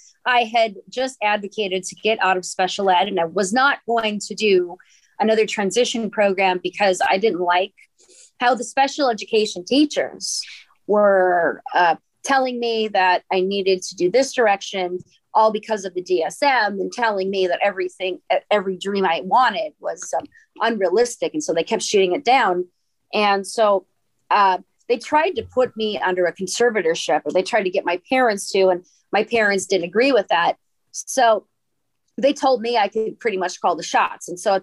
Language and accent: English; Minnesota, United States; moved away as an adult; now in Atlanta, United States; So when I moved to Atlanta from Minnesota at the age of 21, my aunt told me that, okay, do you want to flip burgers the rest of your life or do you want to go back to school?